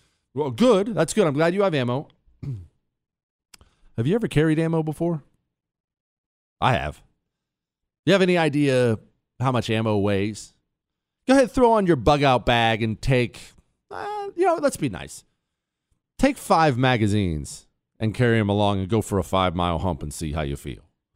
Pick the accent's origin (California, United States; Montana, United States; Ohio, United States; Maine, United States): Montana, United States; I hunt and fish and spent plenty of time in the mountains, and that's just how I grew up in Montana.